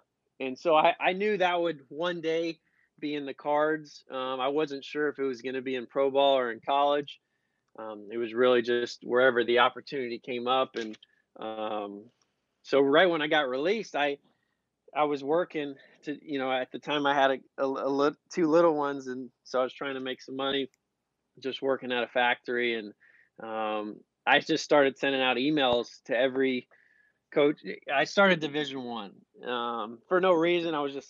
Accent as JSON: {"language": "English", "town": "Phoenix", "region": "Arizona", "country": "United States", "tie": "born or raised there", "said": "So I grew up in Phoenix, Arizona, like you said."}